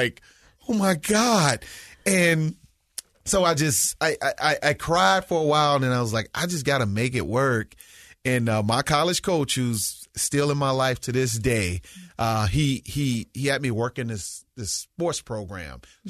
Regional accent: Mississippi, United States; basketball played a big part in my life growing up in Mississippi.

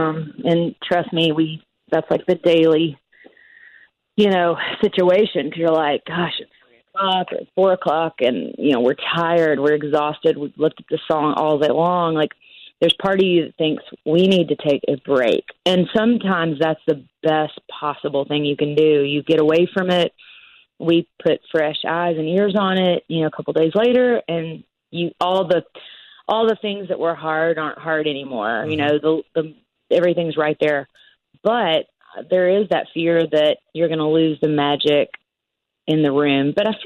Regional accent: Tennessee, United States; I grew up in West Tennessee and my grandmother, when we lost my grandfather, she kept his truck parked in the car, like in the garage for years.

